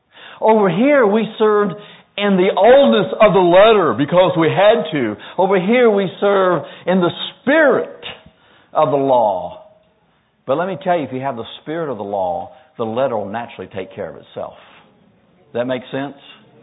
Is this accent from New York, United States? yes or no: no; North Carolina, United States; So growing up in North Carolina in the summertime, the days were hot and muggy.